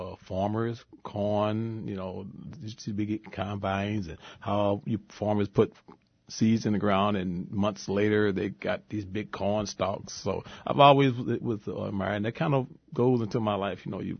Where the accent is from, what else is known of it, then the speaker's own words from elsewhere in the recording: East St. Louis, Illinois, United States; East St. Louis, Illinois.